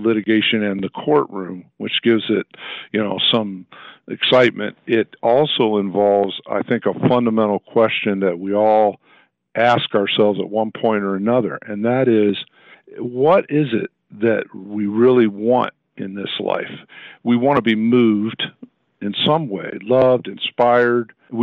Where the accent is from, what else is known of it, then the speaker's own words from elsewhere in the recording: South Bend, Indiana, United States; now in Indianapolis, United States; I was born in South Bend, Indiana, and I practice law in Indianapolis, and I do mostly trial work. I went to high school in South Bend.